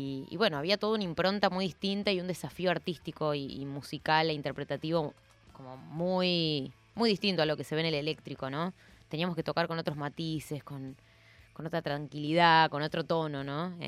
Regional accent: Sunchales, Santa Fe, Argentina; Sí, estamos hablando de Sunchales.

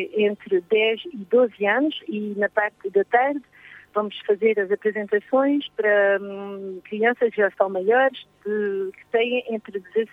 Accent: Portugal; moved away as an adult; now in France; Sou portuguesa, mas já estou a viver há mais de 30 anos na França, a trabalhar na França.

